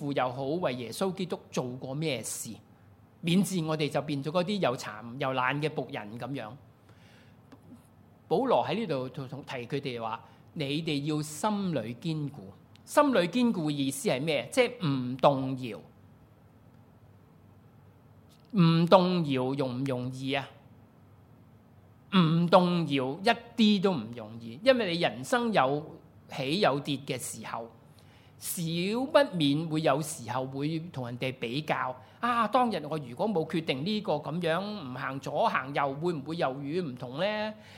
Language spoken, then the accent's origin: Cantonese; Hong Kong; 符合我哋香港人嗰啲精神啊嘛